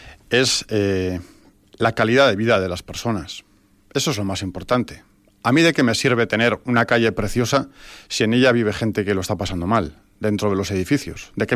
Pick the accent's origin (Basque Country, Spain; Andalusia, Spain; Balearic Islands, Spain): Basque Country, Spain; Vitoria; sintamos el orgullo de ser vitorianos, ese orgullo de llevar a Vitoria dentro y decir, soy de Vitoria, qué gozada poder contarlo y que se sepa que somos de allí